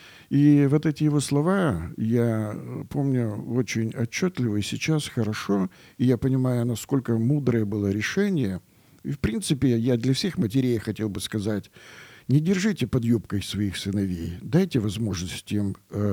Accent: Kerch, Crimea, Ukraine; я мальчик приехал из Керчи, очень маленький такой крымский город

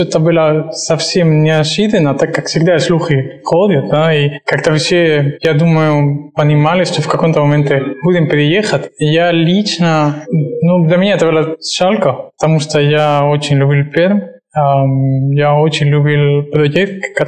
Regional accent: Spain; Russian is a second language; now in Russia; я контрабасист и из Испании.

